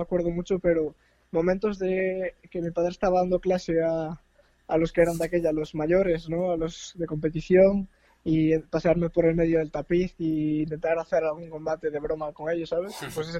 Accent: Pontevedra, Galicia, Spain; De Pontevedra.

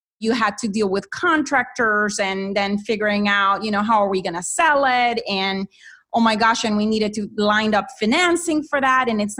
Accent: Honduras; moved away; So I am originally from Honduras, and I came here back in 1995

